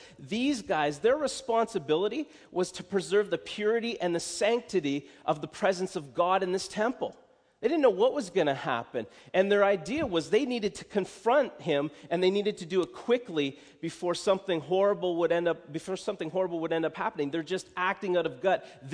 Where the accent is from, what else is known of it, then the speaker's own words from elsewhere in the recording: Cambridge, East of England, United Kingdom; I would as I grew up in Cambridge, my grandparents, they lived in the Preston area, and we would go frequently to visit with them.